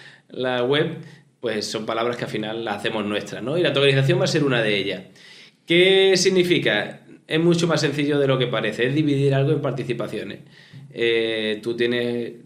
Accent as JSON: {"language": "Spanish", "town": "Huelva", "region": "Andalusia", "country": "Spain", "said": "soy de Huelva, una ciudad pequeñita, pero he vivido 20 años fuera."}